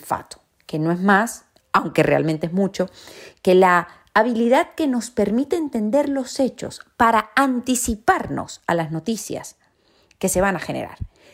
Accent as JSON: {"language": "Spanish", "country": "Venezuela", "lives_now": "Madrid, Spain", "said": "Es un grandísimo placer saludarlos desde Madrid, donde vivo, aunque notarán por mi acento que muy española no soy. De hecho, no soy para nada española, soy venezolana."}